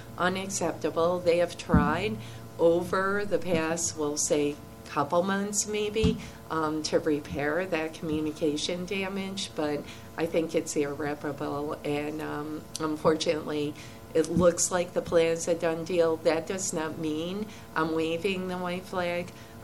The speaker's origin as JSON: {"language": "English", "town": "Troy", "country": "United States", "tie": "born or raised there", "said": "I mean, it pained me as someone born and raised in Troy."}